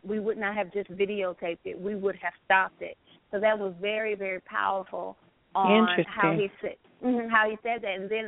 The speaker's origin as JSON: {"language": "English", "country": "United States", "said": "And when I told them no, they said, oh, you must be from the UK. And I said, no, I'm from the United States."}